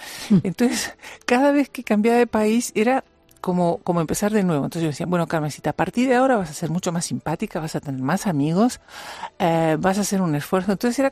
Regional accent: Uruguay; now in Spain; a mí no me gusta renunciar a mis raíces, o sea, que siempre que me preguntan yo digo que soy uruguaya, a pesar de que le debo toda España y estoy enormemente agradecida. Y obviamente también soy española, pero me gusta mantener esa parte uruguaya.

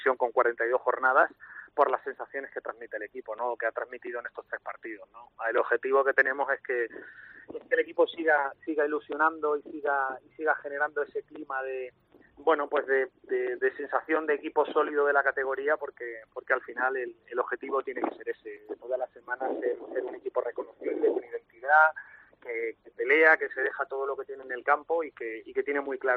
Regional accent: Málaga, Andalusia, Spain; inevitablemente soy de Málaga, pero claro, en mi caso se da también una circunstancia bastante particular, ¿no? Mi familia es gallega por parte de padre, de hecho … es gallego

